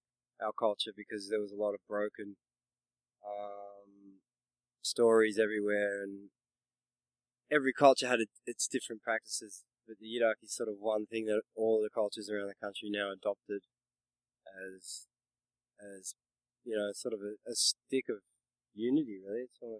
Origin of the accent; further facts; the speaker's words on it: Australia; We're from Australia, different parts of Australia, different backgrounds.